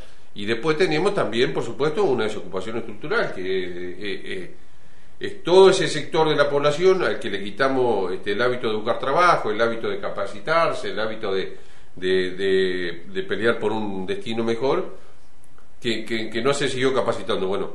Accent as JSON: {"language": "Spanish", "country": "Argentina", "said": "porque no podemos permitirnos como argentinos, si queremos un destino mejor, que sigamos con esto"}